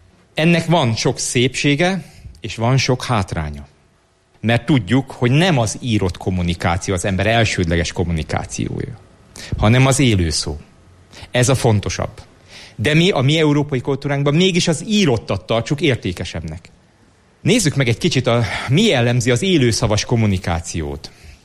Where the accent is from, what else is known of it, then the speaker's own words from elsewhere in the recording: Budapest, Hungary; Én tőzsgyökeres budapesti vagyok, de azt mondom, hogy nem.